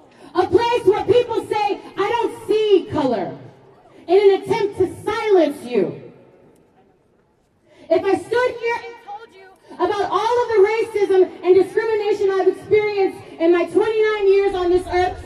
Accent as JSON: {"language": "English", "region": "Louisiana", "country": "United States", "tie": "born or raised there", "said": "I've spent my entire life in the deep south of the United States. I grew up in Louisiana."}